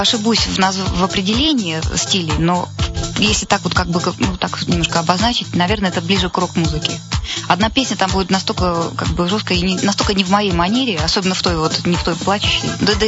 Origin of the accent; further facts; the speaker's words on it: Saint Petersburg, Russia; Во-первых, я питерский человек, я родилась в Питере, живу там большую часть своей жизни.